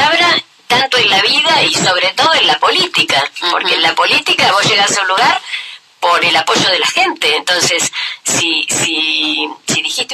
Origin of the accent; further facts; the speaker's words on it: Tierra del Fuego, Argentina; Pero no solamente porque quién nos va a creer, es porque así somos, ¿no? Somos Fueguinos, se actúa de esa manera.